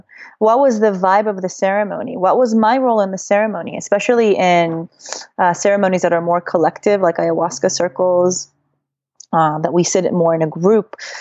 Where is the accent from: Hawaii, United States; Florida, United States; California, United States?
California, United States; Los Angeles; Well, I'm from Los Angeles, and I am the founder of Psychedelia, Psychedelic Experience Integration Los Angeles